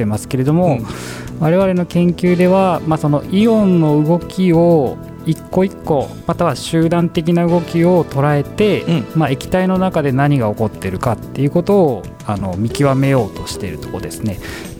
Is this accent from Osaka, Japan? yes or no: yes; Suita, Osaka, Japan; あ、僕は大阪出身、吹田市出身なんで。